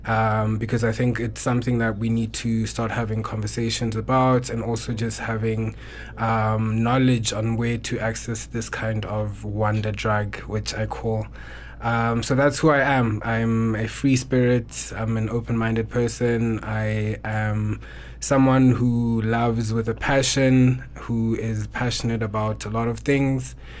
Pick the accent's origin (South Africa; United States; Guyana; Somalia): South Africa; Eastern Cape; now in Johannesburg, South Africa; I'm a 28-year-old gay male, born and bred in the Eastern Cape. I have lived in Cape Town, and basically now I reside in Joburg